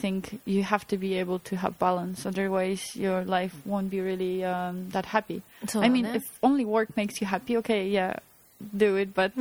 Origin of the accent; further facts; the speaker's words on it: Poland; English is a second language; I don't mind answering I'm from Poland, talking about Poland